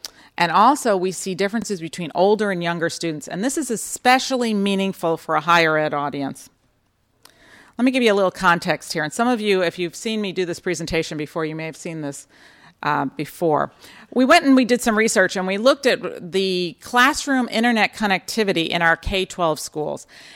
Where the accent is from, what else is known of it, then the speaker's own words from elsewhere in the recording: California, United States; and I'm from California, so we talk in terms of seismic and faults.